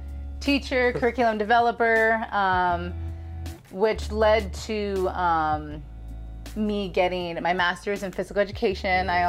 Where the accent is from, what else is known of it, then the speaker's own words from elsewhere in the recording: Los Angeles, California, United States; now in Oklahoma City, United States; So prior to my life being here in Oklahoma mm-hmm. City, I am from Los Angeles, California